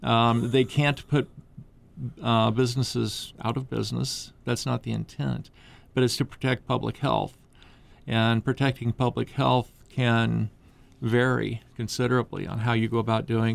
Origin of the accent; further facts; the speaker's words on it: Indianapolis, Indiana, United States; I came from Indianapolis, Indiana.